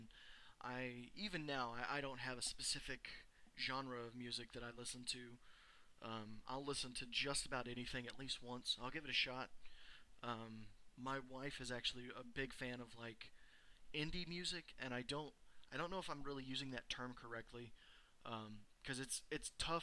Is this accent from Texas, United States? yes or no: yes; Texas, United States; You know, well, I'm from Texas, clearly I must be a conservative